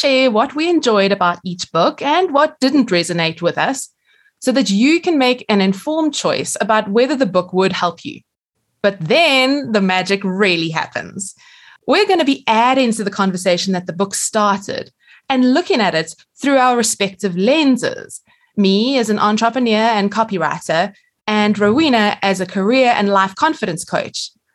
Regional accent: South Africa; accent: South African; Yes, I am proudly South African for sure.

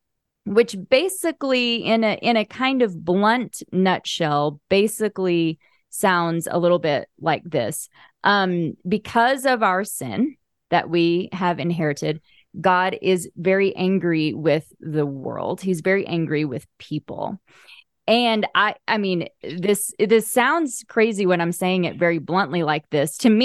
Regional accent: the South, United States; I'm in my 40s and I was raised in the Bible Belt, buckle of the Bible Belt.

